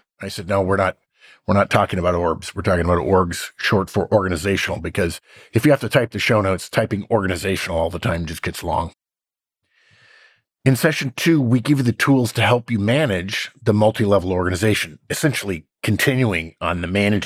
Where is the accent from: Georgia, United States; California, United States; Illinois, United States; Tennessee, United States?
California, United States; Arcadia; the house that he lived in was filmed about a mile from the house that I grew up in Arcadia, nice. California, at the Arboretum.